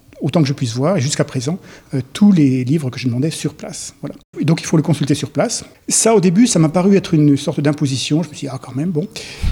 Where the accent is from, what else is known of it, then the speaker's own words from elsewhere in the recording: France; moved away as an adult; now in United States; Je suis parti de France quand j'avais 30-31 ans et je suis resté aux États-Unis, d'abord sur la côte ouest, à la Silicon Valley.